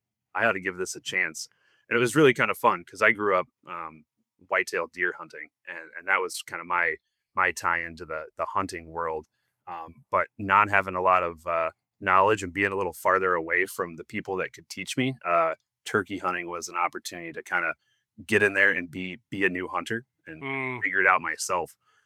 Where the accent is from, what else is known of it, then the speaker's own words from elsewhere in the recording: Missouri, United States; then got a chance to move back to my home state, not my hometown, and was working as a farm bill biologist up in northwest Missouri.